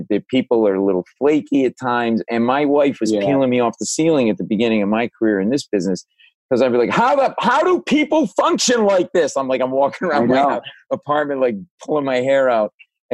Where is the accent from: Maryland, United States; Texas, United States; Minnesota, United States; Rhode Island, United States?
Rhode Island, United States; like I'm from Rhode Island originally, and I go home